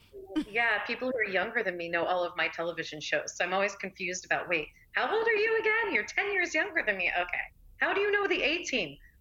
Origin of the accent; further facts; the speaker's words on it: Kansas, United States; And I would just have to wait for them to get to, but where are you from? Yeah, Kansas.